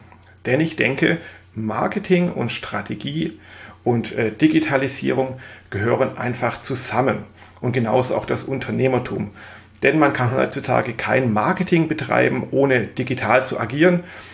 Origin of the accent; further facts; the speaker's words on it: Baden-Württemberg, Germany; now in Mainz, Germany; ich bin Schwabe, das werde ich nie ablegen, auch wenn ich schon seit vielen Jahren im wunderschönen Mainz wohne.